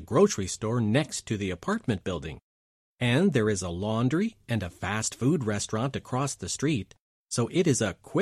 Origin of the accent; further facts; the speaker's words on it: Coventry, West Midlands, United Kingdom; from Coventry, England.